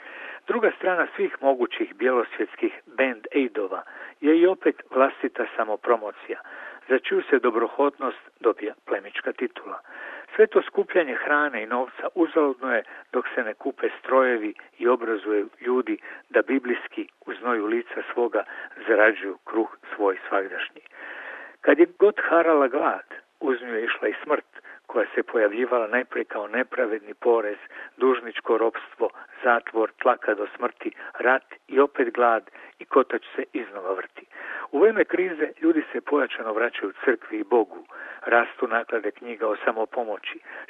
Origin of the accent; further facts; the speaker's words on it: Croatia; nemaju zasigurno toliko dobre i bogate zemlje kao mi Hrvati